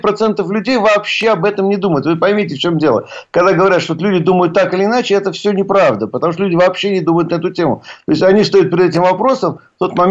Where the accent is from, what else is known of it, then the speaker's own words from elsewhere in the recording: Moscow, Russia; И кроме того, просто как москвич, я могу сказать, что он там нормально будет смотреться